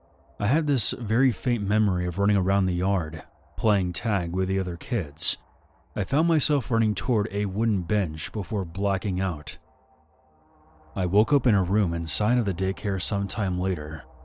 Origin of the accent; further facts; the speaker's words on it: Florida, United States; I grew up in Central Florida as a child of divorce.